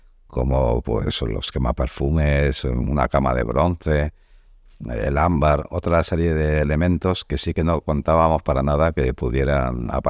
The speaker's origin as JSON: {"language": "Spanish", "town": "Madrid", "region": "Community of Madrid", "country": "Spain", "moved": "as an adult", "lives_now": "Cartagena, Spain", "said": "yo soy licenciado por la Universidad Autónoma de Madrid, o sea que soy de Madrid."}